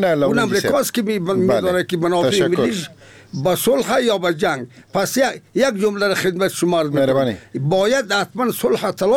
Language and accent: Persian; Afghanistan; به عنوان یک افغان